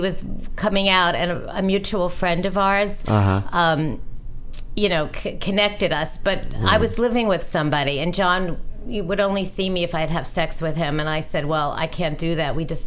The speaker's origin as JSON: {"language": "English", "region": "New York", "country": "United States", "said": "We're from New York."}